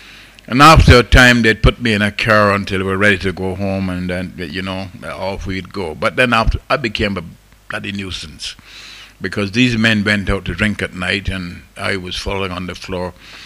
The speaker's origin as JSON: {"language": "English", "country": "Barbados", "tie": "born there", "moved": "yes", "said": "And I had made my big geographical change from the little island where I was born in Barbados in the West Indies"}